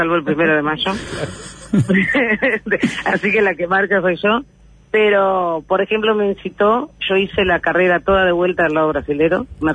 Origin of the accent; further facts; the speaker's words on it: Rivera, Uruguay; also born or lived in Montevideo; en realidad nací en Montevideo, y a los 4 años, cuando teníamos 4 años, por este, mis padres se vinieron, que eran de Rivera los dos para Rivera, y ta, viví toda la vida acá. Después fui a Montevideo a hacer 5.º y 6.º de liceo.